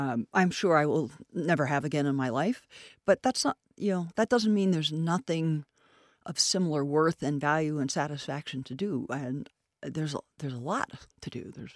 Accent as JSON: {"language": "English", "region": "California", "country": "United States", "tie": "born or raised there", "lives_now": "Cleveland, United States", "said": "I grew up in Southern California, so prior to that, I would be one of those people to kind of say, Ohio?"}